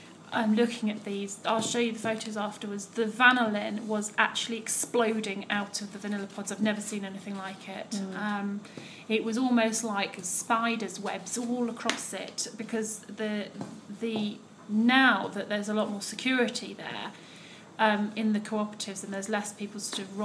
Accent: England, United Kingdom; accent: northern; That I've got my northern accent on.

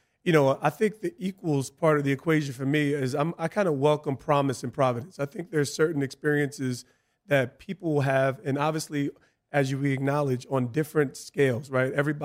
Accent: East Orange, New Jersey, United States; I came from East Orange, and a lot more gritty, a lot more, urban.

